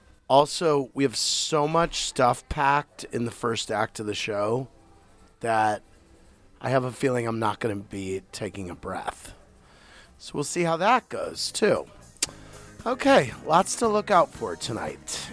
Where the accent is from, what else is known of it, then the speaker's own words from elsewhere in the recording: St. Louis, Missouri, United States; she's from St. Louis, my hometown